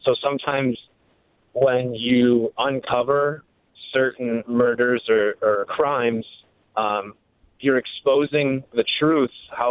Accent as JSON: {"language": "English", "town": "Franklin", "region": "Wisconsin", "country": "United States", "said": "Hey, so I am from Wisconsin, from Franklin, criminal justice major."}